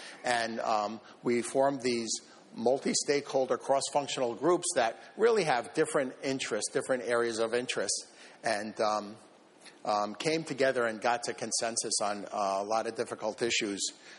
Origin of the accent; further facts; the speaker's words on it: United States; Because I'm American